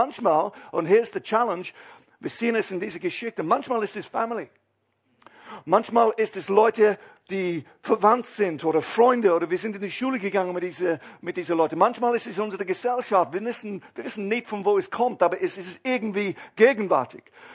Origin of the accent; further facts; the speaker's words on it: South of England, United Kingdom; German is a second language; Er ist vom Norden, ich bin vom Süden. Ja? Und das ist kein Englisch.